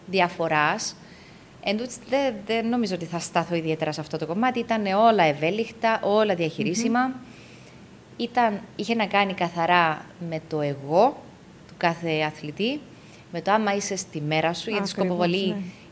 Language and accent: Greek; Greece; Νιώθουμε Έλληνες, είμαστε Έλληνες.